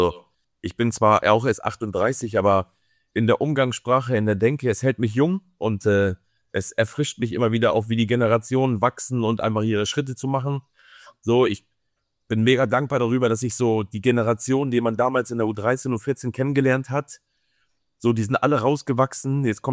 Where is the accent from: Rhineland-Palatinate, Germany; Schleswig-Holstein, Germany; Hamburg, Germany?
Hamburg, Germany; born there; ich bin ein Hamburger, ich bin in Hamburg geboren.